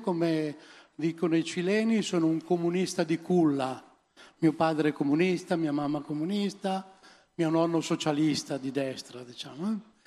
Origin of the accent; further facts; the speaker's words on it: Sesto San Giovanni, Lombardy, Italy; noi non solo siamo di Sesto San Giovanni, ma siamo nati in Viale Marelli, a distanza di pochi metri uno dall'altro.